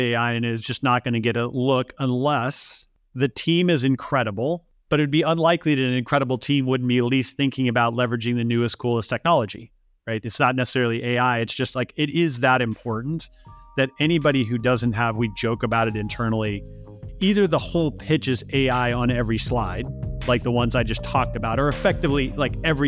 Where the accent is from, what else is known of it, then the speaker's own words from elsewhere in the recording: Illinois, United States; I grew up outside Chicago, living on Lake Michigan, and I grew up as a sailboat racer.